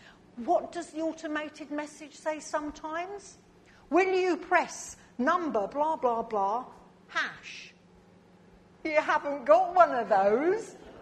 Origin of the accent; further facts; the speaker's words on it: United Kingdom; We're British and we can teach the rest of the world how to queue.